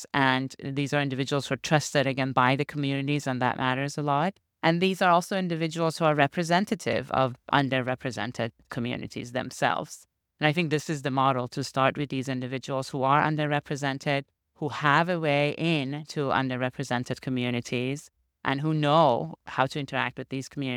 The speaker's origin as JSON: {"language": "English", "country": "Iran", "said": "So I'm originally from Iran. And I went back, I think, one summer and then another summer."}